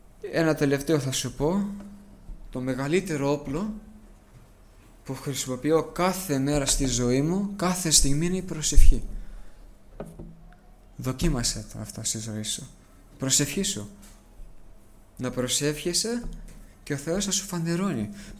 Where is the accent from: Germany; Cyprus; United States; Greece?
United States; New York; είμαι από τη Νέα Υόρκη.